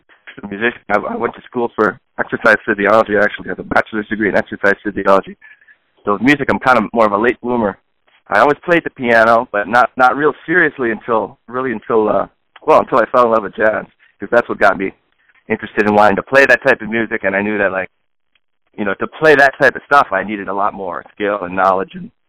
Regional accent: Buffalo, New York, United States; I am originally from Buffalo, yeah.

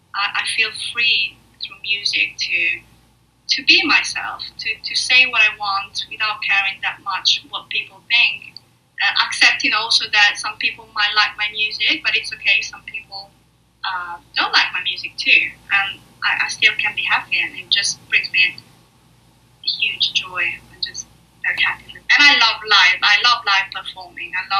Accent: Apulia, Italy; English is a second language; Most of all in Italy, most of all in South Italy. I come from Puglia

